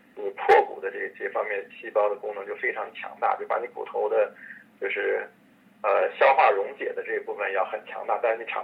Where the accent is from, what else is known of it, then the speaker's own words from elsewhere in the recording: China; 这个在我们亚洲人当中啊，我们中国人当中一般女同志比较少啊